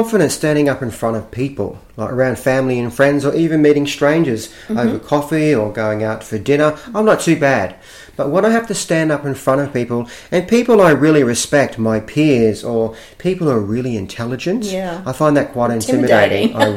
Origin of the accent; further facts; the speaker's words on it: Australia; Now, being Australian, everyone are frightened of what snakes and spiders.